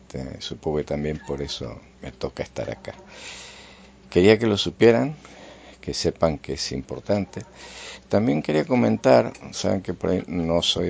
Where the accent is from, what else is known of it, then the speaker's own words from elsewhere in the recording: Buenos Aires, Argentina; born there; yo nací en Buenos Aires, aunque no lo parezca, soy porteño